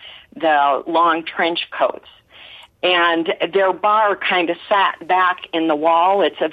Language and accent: English; East Dubuque, Illinois, United States; I come from East Dubuque, Illinois, mm-hmm. and it's right on the Mississippi.